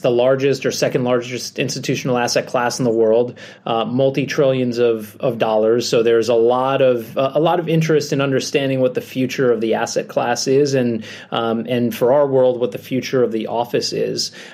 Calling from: Boston, Massachusetts, United States; I'm joining from Boston, Massachusetts, from our corporate headquarters.

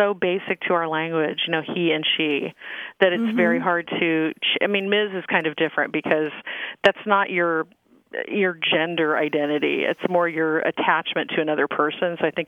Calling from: San Diego, California, United States; I'm calling from San Diego.

